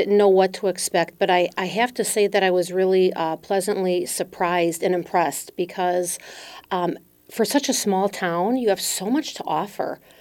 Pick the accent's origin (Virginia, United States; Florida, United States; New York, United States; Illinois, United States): Illinois, United States; Chicago; now in Mountain Home, United States; I came down from Chicago, from the city.